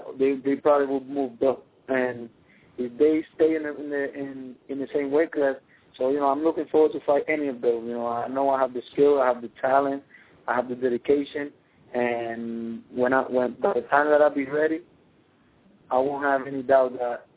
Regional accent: Puerto Rico; English is a second language; Since I was little, growing up in Puerto Rico

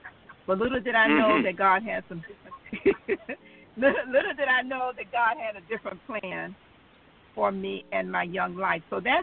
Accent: Riviera Beach, Florida, United States; Well, naturally, I was born and raised in Riviera Beach, actually born on a street that used to be called Comus Avenue, right in front of Goodmark Park.

